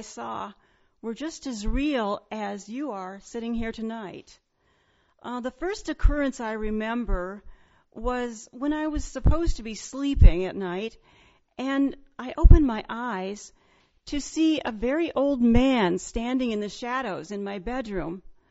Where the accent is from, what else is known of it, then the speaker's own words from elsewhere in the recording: Ames, Iowa, United States; Well, I grew up here in Ames, and I think I had a fairly normal childhood.